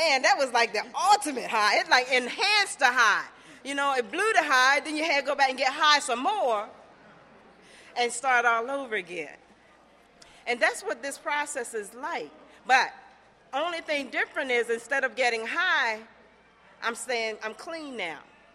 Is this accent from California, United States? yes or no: no; Somerset County, Maryland, United States; I grew up in this area. I grew up on the Eastern Shore. And I grew up in a little town called Somerset County, which is like an hour and a half away from here.